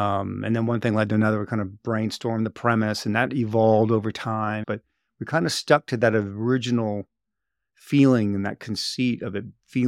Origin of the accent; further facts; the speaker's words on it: Sarasota, Florida, United States; Well, I grew up in Sarasota, Florida, on basically an island key called Lombok Key. Spent most of my childhood there, kind of being a little bit of a beach bum